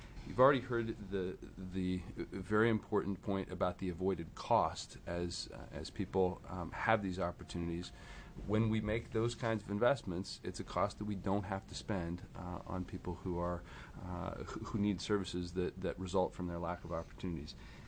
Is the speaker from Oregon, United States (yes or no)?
yes; Beaverton, Oregon, United States; from Beaverton.